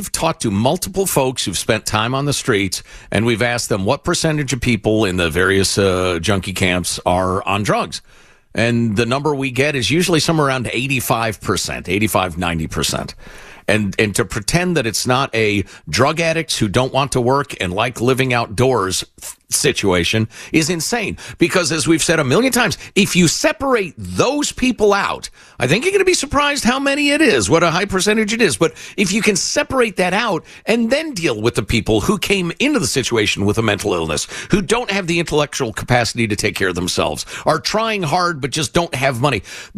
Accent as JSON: {"language": "English", "town": "Chicago", "region": "Illinois", "country": "United States", "tie": "born or raised there", "said": "I was schooled in how this works as a kid growing up in Chicagoland, the mobbed up machine politics of Chicago."}